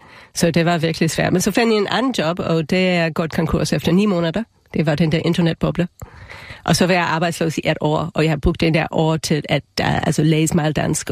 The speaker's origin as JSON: {"language": "Danish", "region": "Wisconsin", "country": "United States", "tie": "born or raised there", "also_born_or_lived": "Manhattan", "second_language": "Danish", "moved": "yes", "lives_now": "Denmark", "said": "Altså, jeg er opvokset i Wisconsin i USA, men jeg har været, før jeg flyttede her til Danmark, har jeg boet i Manhattan i 10 år."}